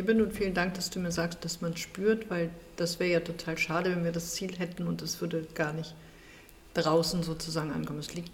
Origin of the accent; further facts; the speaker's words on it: Hanover, Lower Saxony, Germany; Ich bin Hannoveranerin. Ich bin hier geboren in der Region. Ich habe mich hier wohlgefühlt, schon immer. Ich habe meine Familie hier. Ich liebe Hannover.